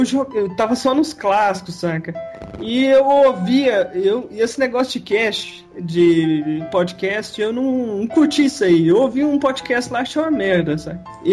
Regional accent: Goiás, Brazil; now in Belo Horizonte, Brazil; Eu estou em Belo Horizonte, mas Goiás está no meu coração. Eu sou goiano, pé rachado, chapelão, fivelão e tudo mais.

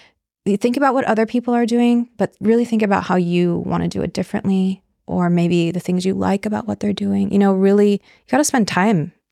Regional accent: California, United States; So I grew up in California, short story. Grew up in California and I did acting and modeling when I was young.

